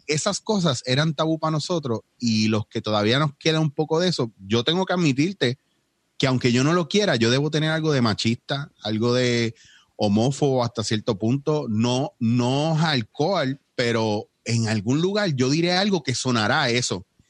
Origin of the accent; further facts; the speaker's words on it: New York, United States; born there; Yo soy ciudadano americano. Yo nací en Nueva York.